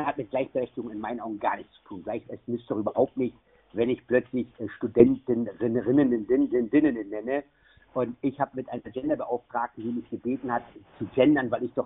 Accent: Berlin, Germany; Ich komme aus Berlin, ist eine Großstadt, da haben wir relativ wenig Fachwerkhäuser.

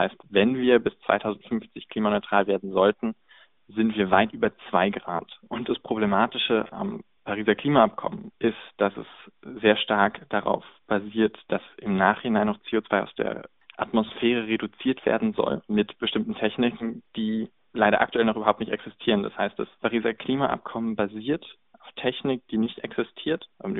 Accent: Giessen, Hesse, Germany; now in Göttingen, Germany; Ich komme aus Gießen, das heißt, ich wohne jetzt in Göttingen

